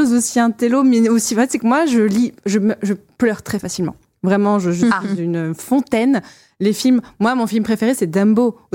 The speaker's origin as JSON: {"language": "French", "region": "South", "country": "France", "said": "Et moi, je viens un petit peu du sud, donc c'est pour ça. Mais moi, je dis les deux, Tom ou Tom."}